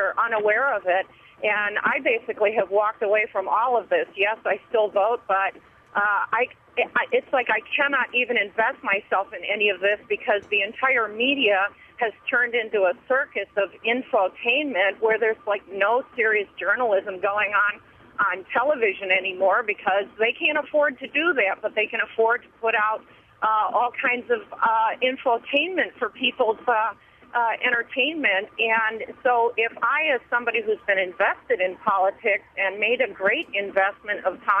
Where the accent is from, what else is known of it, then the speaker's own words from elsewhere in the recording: Los Angeles, California, United States; I'm actually from Los Angeles, and I'm driving from Madison to Wisconsin.